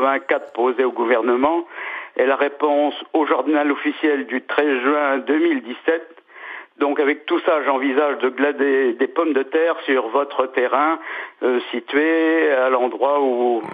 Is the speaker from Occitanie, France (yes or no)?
no; Bayeux, Normandy, France; born there; Je suis né à Bayeux il y a plus de 80 ans.